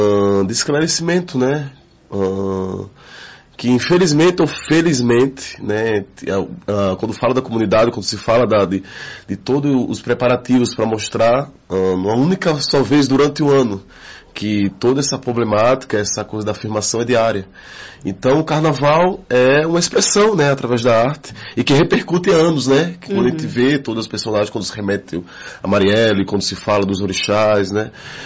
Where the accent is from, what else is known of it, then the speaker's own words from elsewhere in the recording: Aracaju, Sergipe, Brazil; moved away; eu não sou daqui, eu sou lá do Nordeste, estou aqui há 3 anos.